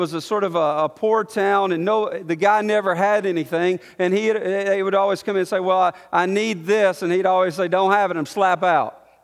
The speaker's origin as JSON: {"language": "English", "town": "Montgomery", "region": "Alabama", "country": "United States", "tie": "born or raised there", "said": "Now, I grew up in Montgomery, Alabama. And there's a town outside of Montgomery that was sort of the butt of all of our jokes when I was a kid."}